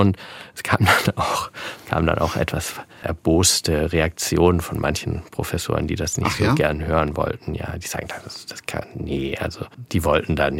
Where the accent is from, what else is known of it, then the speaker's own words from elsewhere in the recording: Baden-Württemberg, Germany; ich bin aufgewachsen in Süddeutschland, da im ländlichen Oberschwaben, und es war einfach ja auch so ein altes Bauernhaus